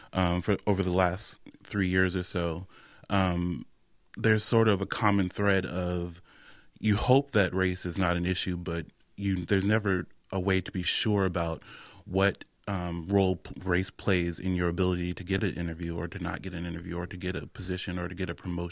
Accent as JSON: {"language": "English", "region": "Virginia", "country": "United States", "said": "are more interested in the fact that I went to Yale, or they're more interested in the fact that I'm from Virginia, et cetera, et cetera."}